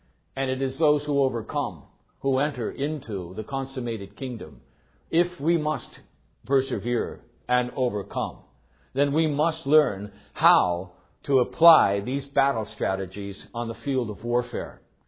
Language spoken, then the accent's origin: English; Ireland; Now, me being an Irishman, I was taught to box when I was smaller.